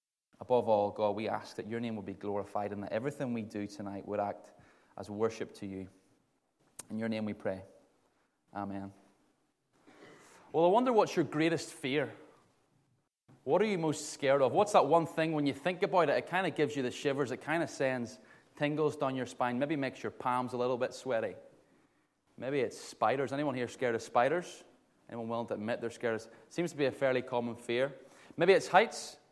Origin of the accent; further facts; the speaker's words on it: Ballymena, Northern Ireland, United Kingdom; 22 years old, from Ballymena, as you've heard. Hopefully you can't hear it in my accent.